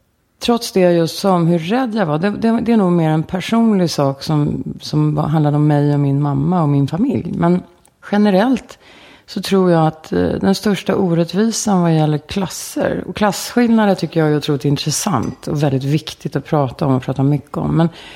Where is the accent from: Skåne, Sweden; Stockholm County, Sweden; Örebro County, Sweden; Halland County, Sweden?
Stockholm County, Sweden; Stockholm; jag är ju Brommabarn, så det här, jag kommer ju tillbaka till mina hemtrakter.